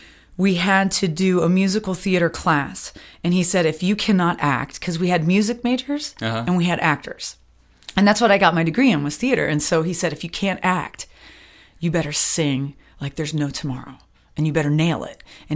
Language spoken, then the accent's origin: English; Wisconsin, United States; now in Carlisle, United States; I grew up in Wisconsin.